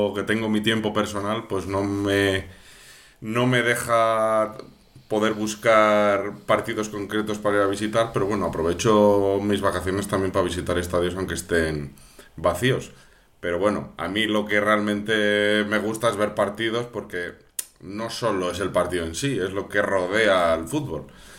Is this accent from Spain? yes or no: yes; Palencia, Castile and León, Spain; Yo soy de Palencia y mi equipo desapareció